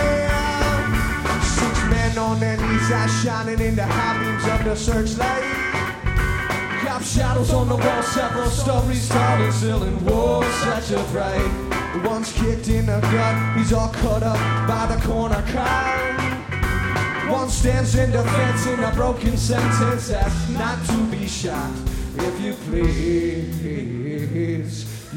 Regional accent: Boston, Massachusetts, United States; We're from Boston, Mass.

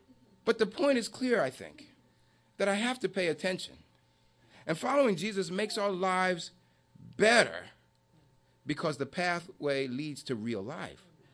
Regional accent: New York, United States; I'm from New York.

